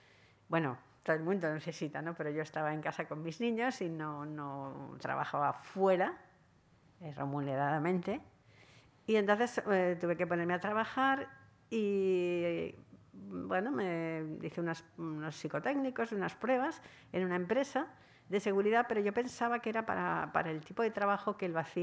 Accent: Catalonia, Spain; soy catalana, he nacido aquí en la Rambla, de una familia trabajadora, luego clase media un poquito alta

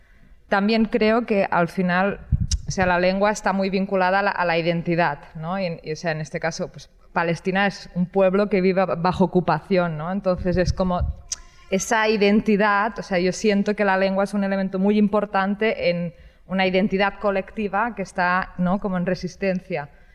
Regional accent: Balearic Islands, Spain; yo soy palestina menorquina y aquí estoy

